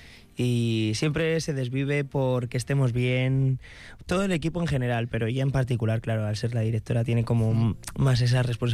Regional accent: La Jonquera, Catalonia, Spain; mi pueblo es pequeñito

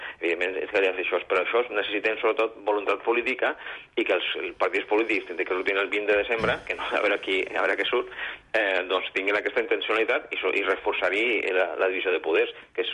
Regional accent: Catalonia, Spain; Perquè a vegades jo soc gent i també soc català.

